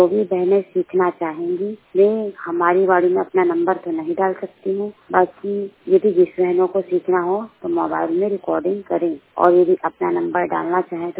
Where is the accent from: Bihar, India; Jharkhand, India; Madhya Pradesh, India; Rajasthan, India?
Madhya Pradesh, India; Chhindwara; 100% blind. मैं जिला छिंदवाड़े से बोल रही हूँ, जिला छिंदवाड़े की रहने वाली हूँ।